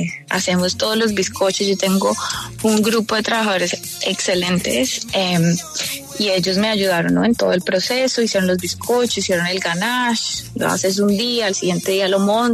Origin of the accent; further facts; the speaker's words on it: Colombia; ¿Quién soy yo, colombiana, para venir a decirles a ellos